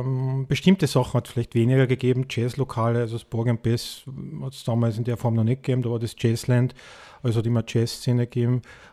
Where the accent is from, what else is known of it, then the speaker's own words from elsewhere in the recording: Tyrol, Austria; also born or lived in United States; ich bin übrigens in Amerika geboren und in Tirol aufgewachsen. So, ja. Also mein Dialekt ist etwas wenig nur mehr vorhanden.